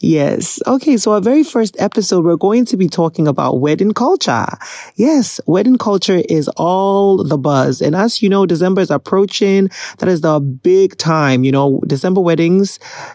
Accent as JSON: {"language": "English", "country": "Ghana", "tie": "born or raised there", "said": "just growing up in Ghana through the years and seeing how different the weddings have become"}